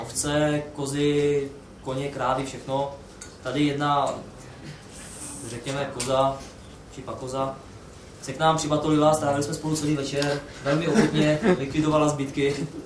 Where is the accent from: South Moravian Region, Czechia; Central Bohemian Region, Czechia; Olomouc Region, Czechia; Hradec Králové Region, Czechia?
Olomouc Region, Czechia; Olomouc; bavili jsme se, že jsme z Olomouce a tak podobně